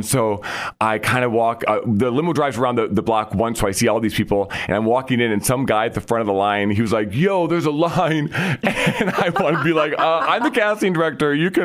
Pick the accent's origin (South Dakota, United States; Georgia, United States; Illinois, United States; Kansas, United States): South Dakota, United States; Vermillion; moved away as an adult; also born or lived in New York City; I grew up in Vermilion, South Dakota, and then I went to SDSU for college, where I studied music performance.